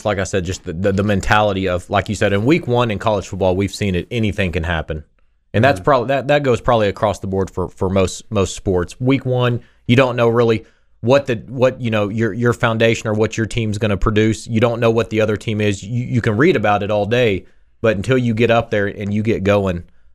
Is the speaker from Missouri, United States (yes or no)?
no; Lubbock, Texas, United States; You know, I grew up here in Lubbock. I've always, you know, wanted Texas Tech to succeed.